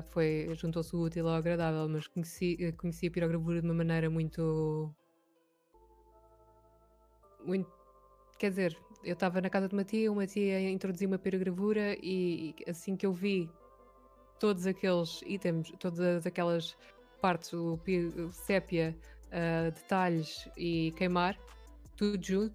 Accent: Lisbon, Portugal; Sou nascida e criada em Lisboa.

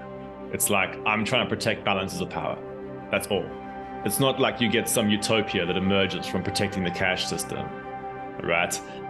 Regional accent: South Africa; moved away as an adult; also born or lived in London; South Africa.

